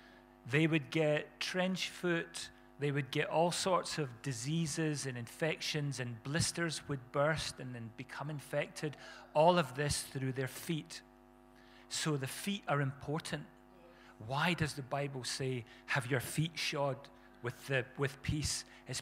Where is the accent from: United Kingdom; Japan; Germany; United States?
United Kingdom; Scotland; I want to go where the sun makes me warm. But I'm a Scotsman. So on we go.